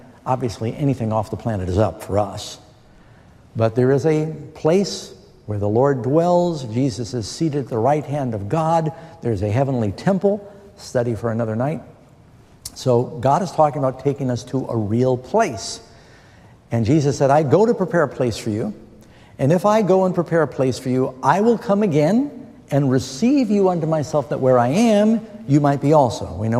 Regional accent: New York City, New York, United States; also born or lived in Los Angeles, United States / England / Boston, United States / Miami, United States; I was born in Los Angeles, grew up in New York City, lived with my mother for a while in England, lived in Boston, in Miami, been to Singapore, and you name it, all over the world, Mumbai, and Moscow

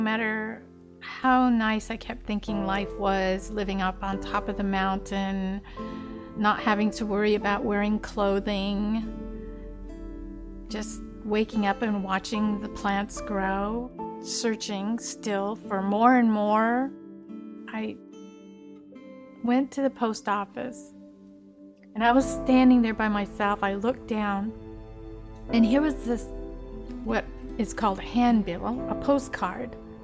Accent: Sitka, Alaska, United States; I'm Tlingit Indian from Sitka, Alaska.

